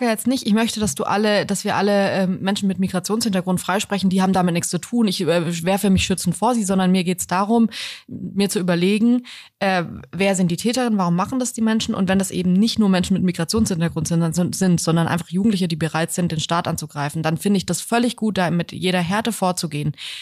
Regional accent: Hesse, Germany; wir kommen ja eigentlich aus Hessen.

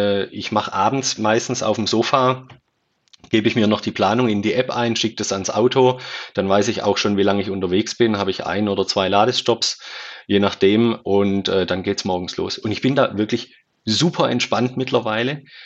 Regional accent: Schwäbisch Hall, Baden-Württemberg, Germany; also ich komme aus Schwäbisch Hall, wenn ich von Schwäbisch Hall nach Hamburg fahren muss

